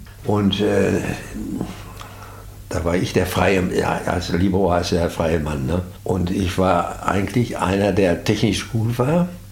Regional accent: Witten, North Rhine-Westphalia, Germany; born there; Und ich war ja Dortmunder Junge. Ich bin ja nicht aus Dortmund, ich bin ja aus Witten geboren.

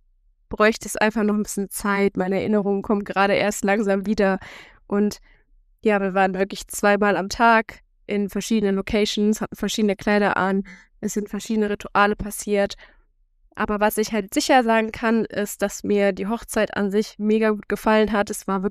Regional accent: Germany; Also für uns als Deutsche ist es einfach ganz anderes Leben.

